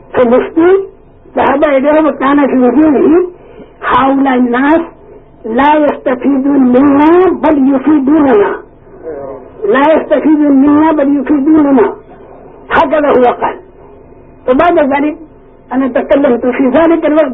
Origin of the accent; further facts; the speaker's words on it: Morocco; moved away; ونحن من المغرب نحن ذهبنا الى اسبانيا.